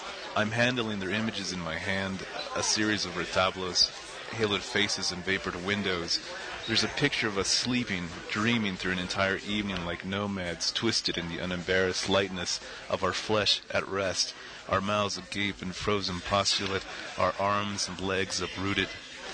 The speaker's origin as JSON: {"language": "English", "town": "El Paso", "region": "Texas", "country": "United States", "tie": "born or raised there", "said": "So I grew up in El Paso, Texas, and just kind of came north from there."}